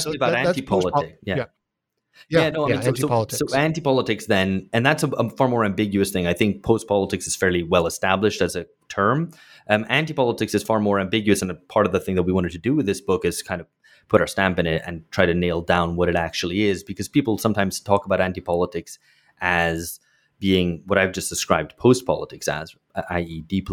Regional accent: United Kingdom; And I grew up in Britain then.

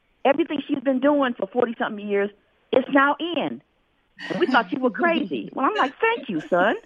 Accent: Michigan, United States; moved away as an adult; also born or lived in Ohio; now in Roxbury, United States; Hi, I'm originally from Michigan, moved here in January. By way of Ohio, and I'm a 70 years old archaeologist, U of M grad, a designer.

